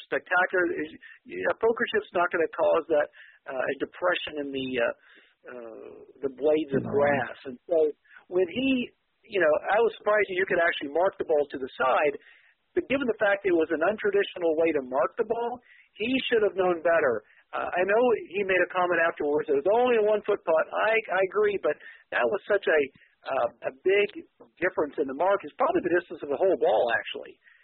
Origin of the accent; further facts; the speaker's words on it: Elyria, Ohio, United States; born there; I was born in Elyria, Ohio, so I'm a golf guy.